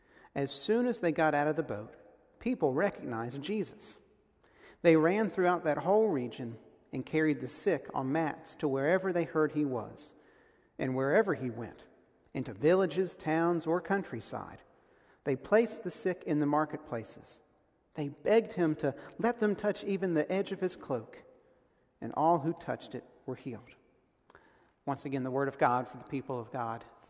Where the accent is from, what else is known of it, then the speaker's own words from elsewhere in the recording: St. Pauls, North Carolina, United States; And it's a wonderful place to call my hometown. It's a small community just south of Fayetteville, right on I-95. It's home to about 2,000 people